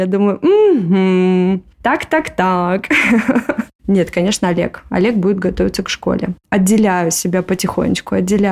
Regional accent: Moscow, Russia; и мы из Москвы.

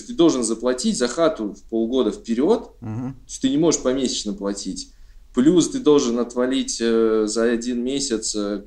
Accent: Uzbekistan; Потому что я вырос в Узбекистане

